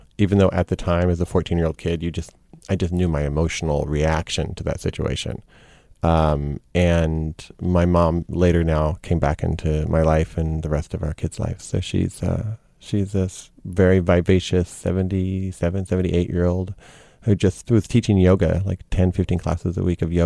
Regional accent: Texas, United States; which is something I'd never heard growing up in Texas.

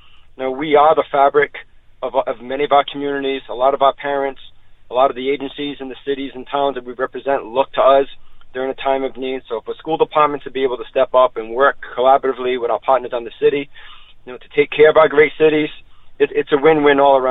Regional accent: New Bedford, Massachusetts, United States; So I think about my colleagues in New Bedford, Fall River, my hometown, got to give a plug, in New Bedford.

